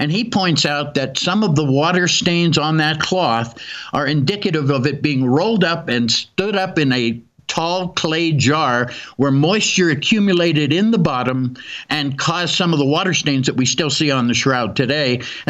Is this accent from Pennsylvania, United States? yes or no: yes; Pittsburgh, Pennsylvania, United States; finally got to hear me give a lecture in person in Pittsburgh, my hometown, for one of my high school reunions.